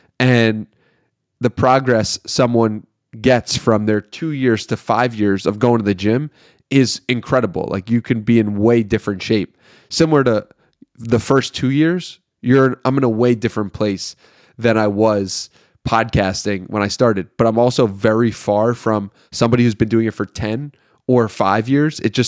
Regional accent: Long Island, New York, United States; But I came from New York, Long Island, New York.

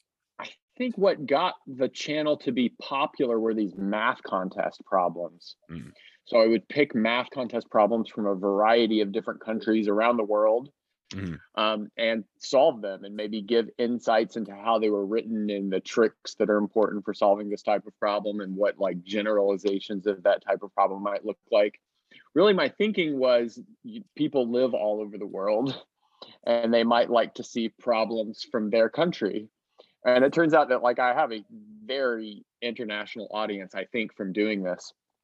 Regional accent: Little Rock, Arkansas, United States; I was on a walk and I was like really homesick for my hometown of Little Rock, Arkansas.

